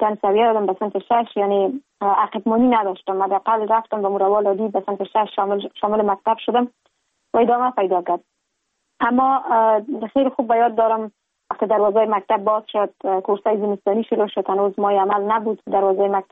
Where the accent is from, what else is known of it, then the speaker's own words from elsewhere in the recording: Kabul, Afghanistan; now in Ankara, Turkey; در شهر کابل متولد شدیم، مکتب را در لیسه عالی آریانا به اتمام رساندیم، لسانس و مستری خود از دانشکده روانشناسی دانشگاه کابل به دست آوردیم